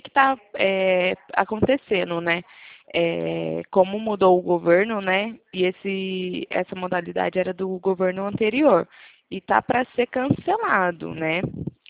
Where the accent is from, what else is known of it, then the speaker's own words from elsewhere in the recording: Cordeirópolis, São Paulo, Brazil; Sou de Cordeirópolis.